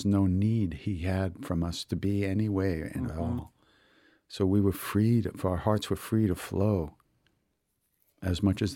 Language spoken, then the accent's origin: English; New York, United States; I grew up on Long Island.